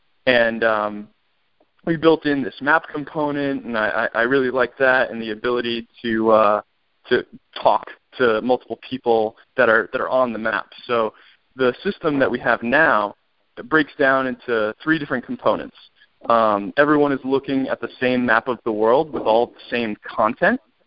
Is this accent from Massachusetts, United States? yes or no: yes; Massachusetts, United States; Well, I'm from Massachusetts. It's actually from a town with no stoplights, so a real small place in southeastern Mass.